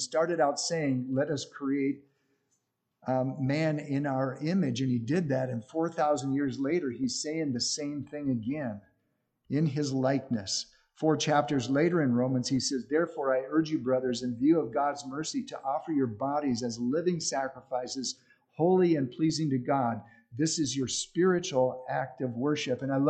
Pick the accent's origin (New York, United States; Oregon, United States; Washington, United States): Oregon, United States; well, I'm originally from Southern Oregon and my wife's from St. Paul, Minnesota, but all of our parents have passed away.